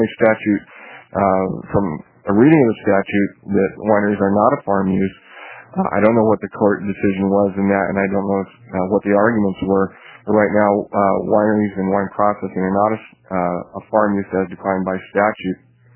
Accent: Oregon, United States; I am from Yamhill County, which is right in the heart of wine country.

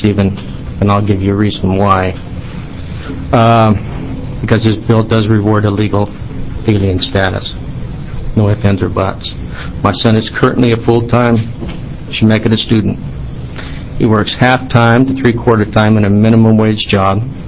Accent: Salem, United States; I'm from Salem.

